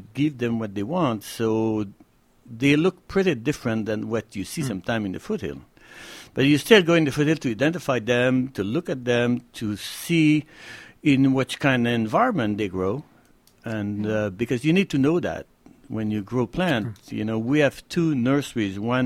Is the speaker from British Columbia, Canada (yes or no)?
no; Montreal, Quebec, Canada; now in California, United States; I am from Montreal area, and we used to have a nursery over there